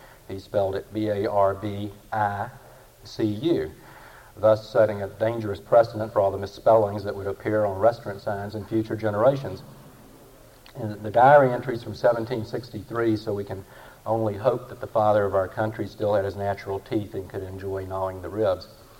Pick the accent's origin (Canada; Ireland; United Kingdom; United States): United States; Atlanta, Georgia; Many years after Harrison died in office, my hometown of Atlanta, always John Eager to suck up, tried to impress another president in a most peculiar way.